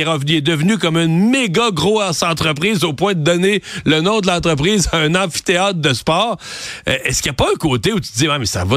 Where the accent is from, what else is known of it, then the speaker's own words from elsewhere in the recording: Canada; Parce que si on regarde chez nous, au Canada